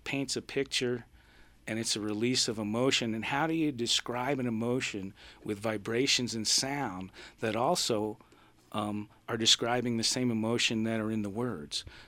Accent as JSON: {"language": "English", "region": "East Coast", "country": "United States", "said": "I think I'm from the East Coast"}